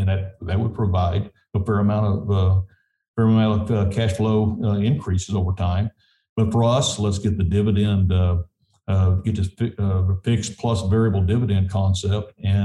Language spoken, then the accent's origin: English; New Mexico, United States; of my childhood in southeast New Mexico.